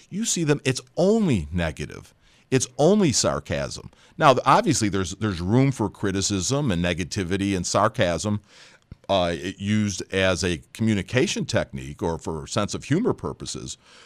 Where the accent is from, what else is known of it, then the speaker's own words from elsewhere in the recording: Georgia, United States; the great and popular singer, and songwriter from my home state of Georgia said it best.